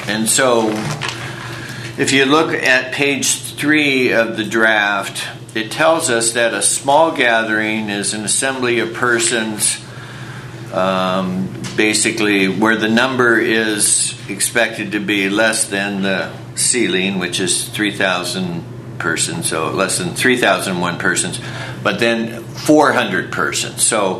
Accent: Oregon, United States; You know, I'm from Curry County

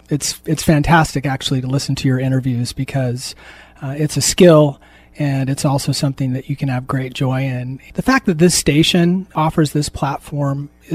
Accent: Newport, United States; born there; And my family, well, I was born in Newport. And my mom was from Toledo, and my dad was from Newport.

